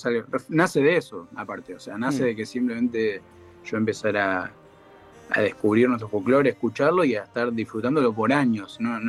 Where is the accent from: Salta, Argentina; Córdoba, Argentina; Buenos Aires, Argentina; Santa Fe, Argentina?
Buenos Aires, Argentina; Sin negar que yo soy un porteño, que nací en un noveno piso, en una avenida, digamos.